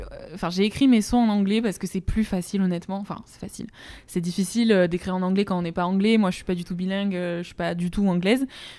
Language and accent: French; Tonneins, Nouvelle-Aquitaine, France; j'ai 20 ans, bientôt 21. Je suis originaire, moi, du Lot-et-Garonne, donc une petite ville, Tonneins.